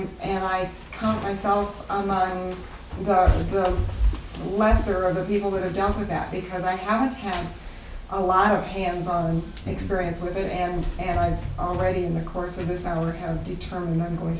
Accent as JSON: {"language": "English", "region": "California", "country": "United States", "said": "for instance, we come from Southern California."}